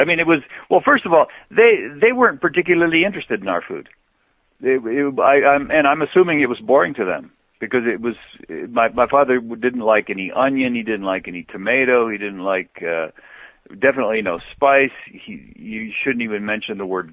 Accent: Mexico; also born or lived in -; Well, I grew up in Mexico. My father took us there when I was two, so I to me that was home, and that was a culture that I grew up

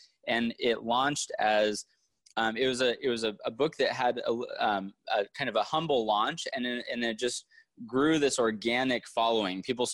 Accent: Reno, Nevada, United States; I grew up in Reno, Nevada is kind of my hometown.

